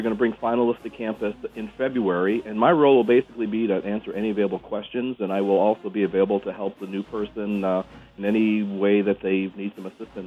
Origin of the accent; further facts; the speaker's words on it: Chicago, Illinois, United States; And I grew up in Chicago, in suburban Chicago, so I grew up WLS and Don Geronimo.